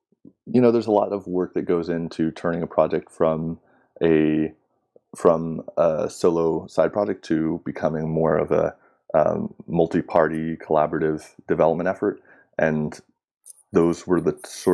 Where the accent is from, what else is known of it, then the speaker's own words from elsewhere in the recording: Texas, United States; I was born and raised in Texas, and I appreciate or respect certain aspects of it.